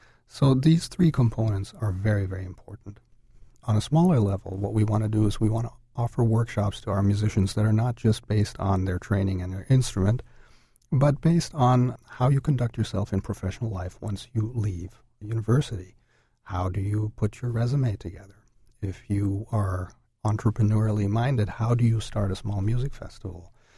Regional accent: Germany; I am from Germany, that's not a secret

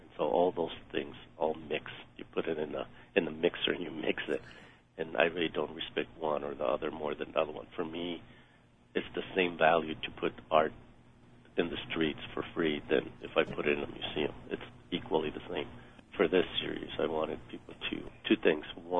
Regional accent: Tijuana, Baja California, Mexico; now in Minneapolis, United States; Basically, I was raised in the most visited border in the whole planet, Tijuana, Baja California, Mexico. It's across from San Diego, Southern California.

